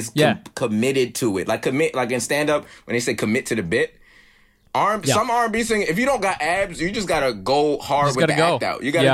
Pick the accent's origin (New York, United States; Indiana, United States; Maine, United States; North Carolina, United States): New York, United States; Brooklyn; You know what? I grew up in Brooklyn.